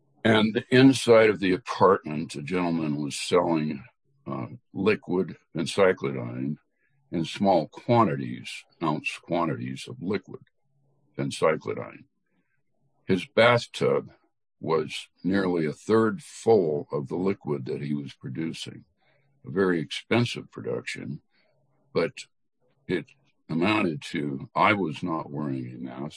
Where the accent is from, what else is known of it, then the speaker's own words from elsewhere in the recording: California, United States; I'm from California, of course, but I joined them.